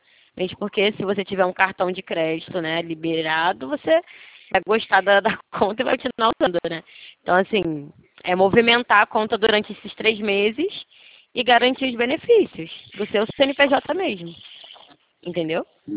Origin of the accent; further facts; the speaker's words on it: Rio de Janeiro, Brazil; Eu sou carioca.